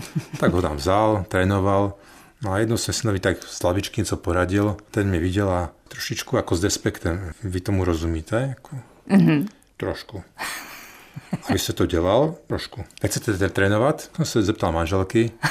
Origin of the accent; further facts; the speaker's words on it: Trnava, Trnava Region, Slovakia; já jsem z Trnavy.